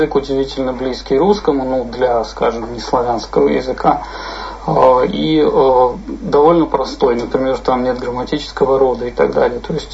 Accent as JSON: {"language": "Russian", "town": "Vladikavkaz", "region": "North Ossetia–Alania", "country": "Russia", "tie": "born there", "said": "Потом переехали во Владикавказ еще до революции. Я родился во Владикавказе, и как язык окружения, осетинский язык мне всегда был интересен."}